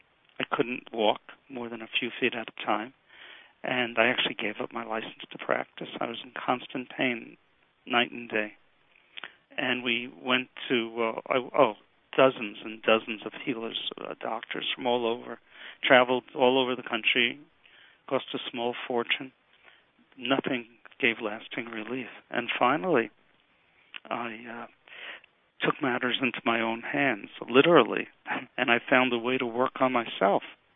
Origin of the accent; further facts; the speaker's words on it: Brooklyn, New York, United States; moved away; I'm from Brooklyn, New York originally. I survived Tilden High School. I went to Brooklyn College, then to University of Miami, and then to Sherman College of Chiropractic. And moved to Pennsylvania in a very bizarre life.